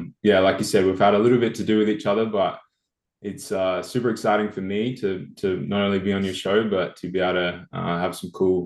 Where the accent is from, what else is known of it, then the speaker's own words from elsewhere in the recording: Adelaide, South Australia, Australia; So to start, I guess I grew up in Adelaide, spent most of my early life in Adelaide until I was 18 and went to college.